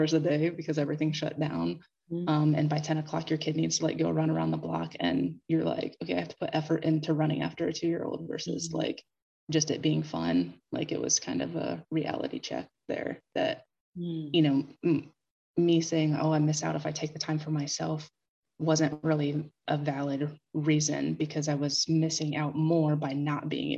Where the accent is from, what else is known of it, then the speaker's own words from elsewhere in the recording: Ohio, United States; I'm from Ohio.